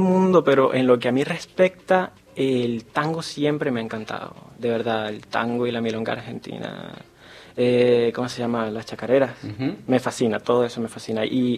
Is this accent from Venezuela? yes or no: yes; Venezuela; moved away as an adult; Yo salí de Venezuela en el 2016, después de 2 años estudiando música en la ULA, en la Universidad de los Andes.